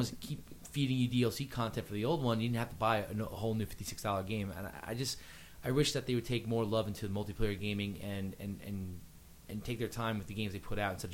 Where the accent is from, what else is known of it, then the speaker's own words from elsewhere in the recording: United States; I'm American, but you know what officially made me stop buying Madden was FIFA.